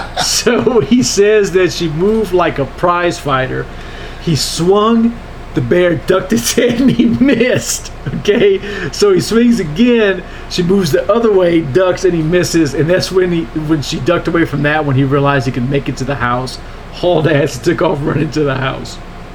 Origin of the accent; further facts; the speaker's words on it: Lake Arthur, Louisiana, United States; I was from Lake Arthur, Louisiana.